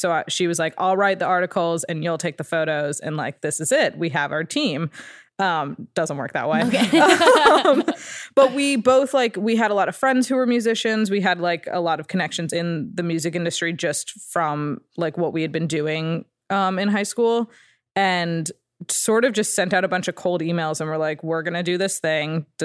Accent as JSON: {"language": "English", "town": "Ridgewood", "region": "New Jersey", "country": "United States", "tie": "born or raised there", "said": "It's called Ridgewood, New Jersey."}